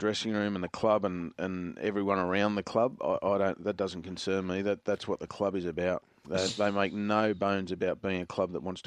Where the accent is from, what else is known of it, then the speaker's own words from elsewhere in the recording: Australia; All the boys lined up as tough Aussie boys would, got the speedos on, bolted for the ocean